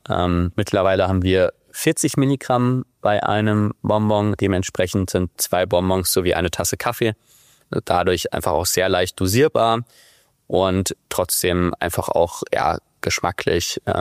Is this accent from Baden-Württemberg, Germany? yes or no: no; Wiesbaden, Hesse, Germany; Ich bin ja in Wiesbaden zur Schule gegangen.